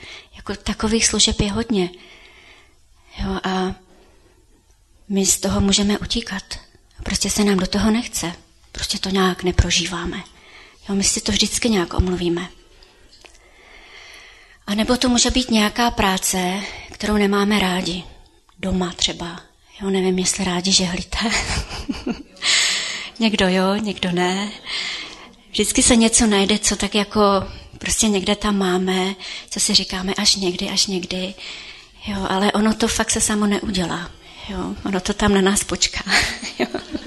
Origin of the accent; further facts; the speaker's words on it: Ústí nad Labem, Ústí nad Labem Region, Czechia; now in Varnsdorf, Czechia; Já jsem se stěhovala ve svých 22 letech, jsem se vdala a stěhovala jsem se z Ústí nad Labem do Varnsdorfu za svým manželem. A stěhovala jsem se z města, kde jsem vyrostla.